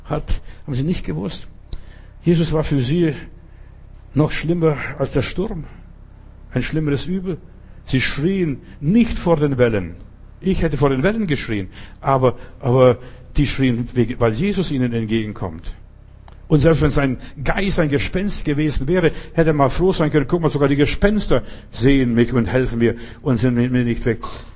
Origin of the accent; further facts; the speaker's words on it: Altötting, Bavaria, Germany; Ich bin in Altötting groß geworden, ein Stück weit, also einige Jahre dort verbracht, an diesem Wallfahrtsort